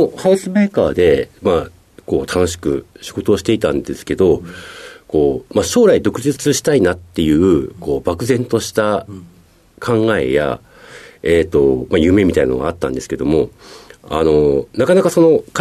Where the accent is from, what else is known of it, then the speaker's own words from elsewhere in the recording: Obihiro, Hokkaido, Japan; 北海道の帯広市となります。